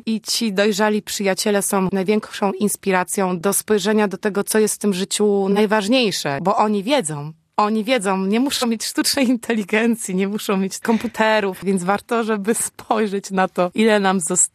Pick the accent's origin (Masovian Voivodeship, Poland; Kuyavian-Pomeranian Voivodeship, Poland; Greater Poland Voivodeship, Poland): Greater Poland Voivodeship, Poland; Poznań; jestem poznanianką